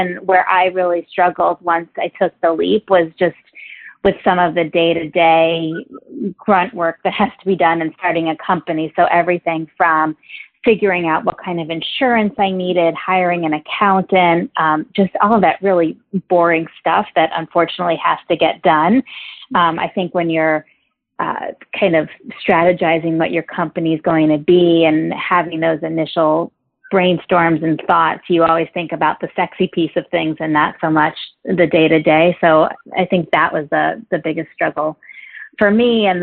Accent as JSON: {"language": "English", "region": "New York", "country": "United States", "tie": "born or raised there", "lives_now": "Bay Area, United States", "said": "I grew up in New York, but I now live in the Bay Area."}